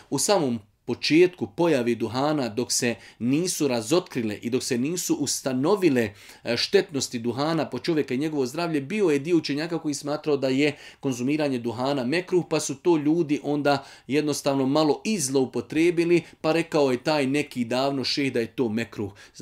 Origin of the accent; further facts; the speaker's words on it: Bosnia & Herzegovina; Pogotovo kod nas u Bosni, pošto se po hanefijskom mezhebu farzi klanjaju znači malo kasnije